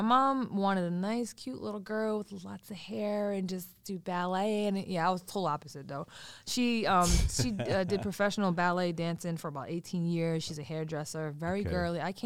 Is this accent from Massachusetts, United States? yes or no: yes; Seekonk, Massachusetts, United States; And I'm from the Seekonk tribe, or Sukikonket, which is the Black Goose tribe, which is around Seekonk, Rehoboth area.